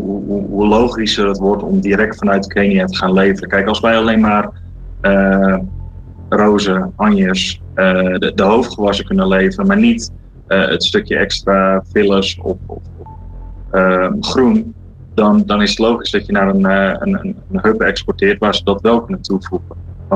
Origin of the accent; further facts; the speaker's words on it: Netherlands; En ja, wat als Nederlander zijnde, of het welkom heten, ja, wat draag je hierbij?